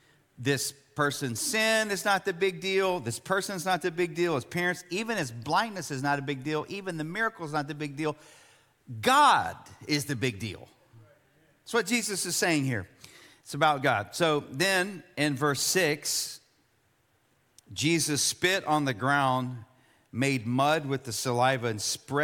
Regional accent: Buda, Texas, United States; when I came to San Marcos, which I didn't come very far. I grew up in Buda

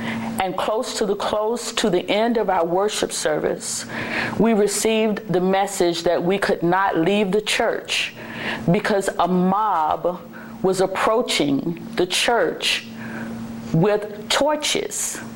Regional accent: Birmingham, Alabama, United States; I'm from Birmingham, Alabama. This is not the first time I've seen Klan rallies.

